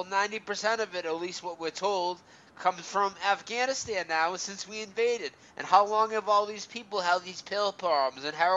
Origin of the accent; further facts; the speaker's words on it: Boston, Massachusetts, United States; I'm from Boston, dude. They all go to Boston.